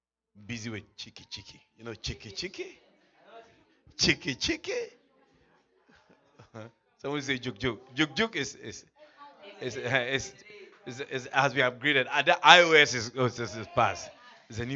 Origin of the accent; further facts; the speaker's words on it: Ghana; I come from Africa. I come from Ghana, West Africa.